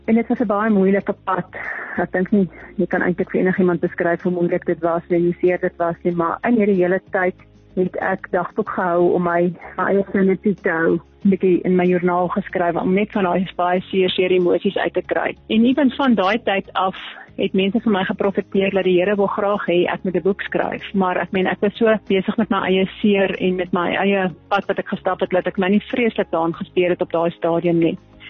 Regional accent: Pretoria, Gauteng, South Africa; also born or lived in Natal; now in Bloemfontein, South Africa; Nee, ek is gebore in Pretoria, daar skool gegaan en gestudeer.

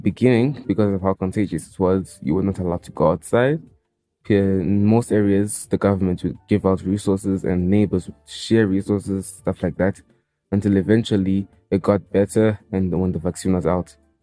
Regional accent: China; Yes, I was born and raised in China.

